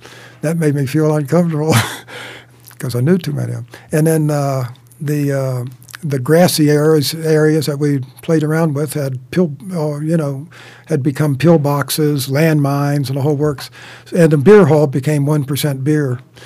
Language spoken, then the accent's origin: English; Wilmington, Delaware, United States; also born or lived in Charleston, West Virginia; And so when I grew up first in Wilmington, Delaware, we'd have blackouts.